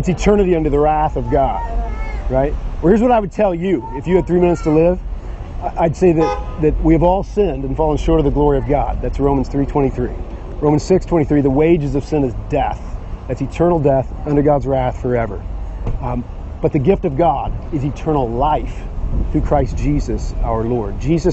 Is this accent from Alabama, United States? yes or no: no; Portland, Oregon, United States; Well, I'm from Portland. I'm a pastor up in Portland